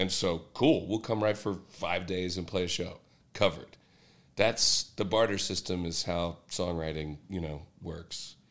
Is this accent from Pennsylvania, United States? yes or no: yes; Pennsylvania, United States; I'm a Yankee from Pennsylvania. I could be totally an outsider